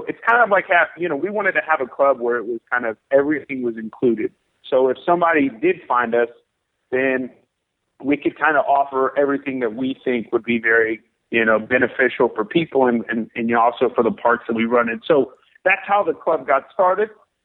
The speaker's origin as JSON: {"language": "English", "town": "Houston", "region": "Texas", "country": "United States", "said": "Being that we're from Houston, if we're going to go trail race, other than Rocky Raccoon, which is up in Huntsville, it's about an hour away, we have to travel"}